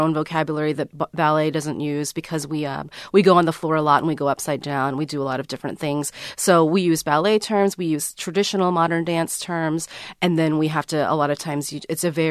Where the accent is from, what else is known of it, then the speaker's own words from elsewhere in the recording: Dallas, Texas, United States; also born or lived in Pittsburgh; now in Ohio, United States; I'm not from Ohio. I'm actually from Dallas and went to school in Pittsburgh.